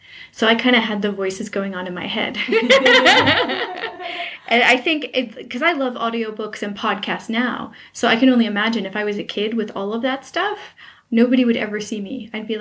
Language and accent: English; New York, United States; also born or lived in Pennsylvania; now in California, United States; Because I have immigrant parents from Italy, and I grew up in New York and Pennsylvania, and then I moved to California, I have a weird mix of vocal characteristics.